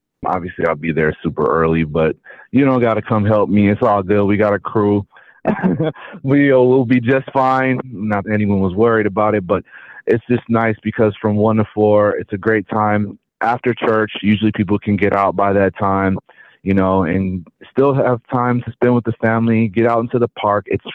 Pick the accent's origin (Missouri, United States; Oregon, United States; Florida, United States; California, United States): California, United States; because I'm from Southern Cali, where there's a lot of music culture.